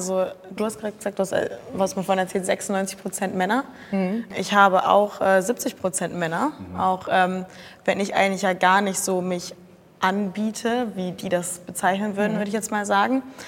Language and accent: German; Cologne, North Rhine-Westphalia, Germany; Der kam nicht aus Köln, ich komme aus Köln